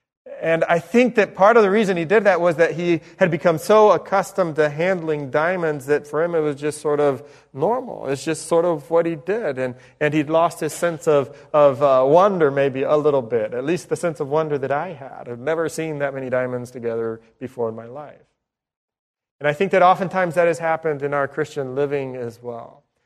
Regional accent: Spain; When I was growing up in Spain, I remember some missionaries from Brazil.

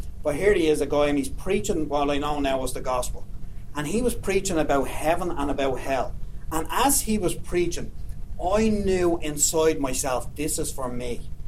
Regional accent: Jobstown, Leinster, Ireland; But I'm from Jobstown. And I grew up Catholic. Everyone in my country is Catholic, just about.

